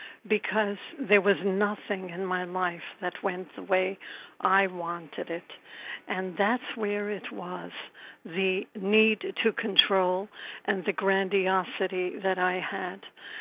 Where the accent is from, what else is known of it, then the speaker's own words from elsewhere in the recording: Brooklyn, New York, United States; I'm from Brooklyn, New York.